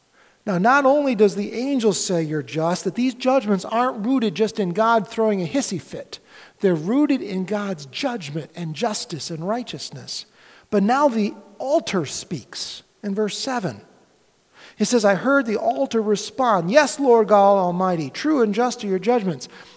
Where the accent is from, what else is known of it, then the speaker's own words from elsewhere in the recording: Rochester, New York, United States; I was born and raised up in Rochester, right on Lake Ontario.